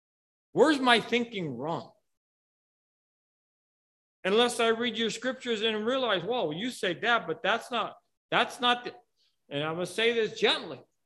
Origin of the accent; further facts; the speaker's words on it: United States; I don't want to give up. I'm an American. I wanted to go to Vietnam.